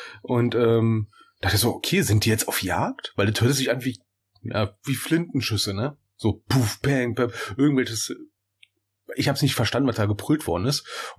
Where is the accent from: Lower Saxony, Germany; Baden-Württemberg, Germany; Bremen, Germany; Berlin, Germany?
Berlin, Germany; wir sind Berliner, wir kennen keine Jäger.